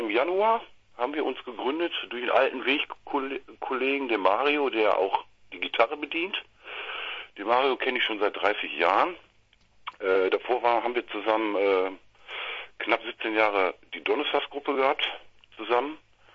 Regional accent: Hamminkeln, North Rhine-Westphalia, Germany; wir kommen vom ländlichen Niederrhein aus Haminkeln.

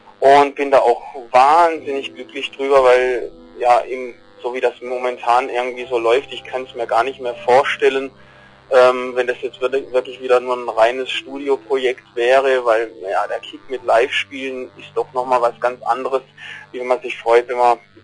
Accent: Triberg, Baden-Württemberg, Germany; Aus dem Schwarzwald, ja, also wie gesagt, das ist eigentlich verteilt. Ich wohne eben hier in Triberg im Schwarzwald, das ist so ein kleines Nest, so mit Wasserfällen und so.

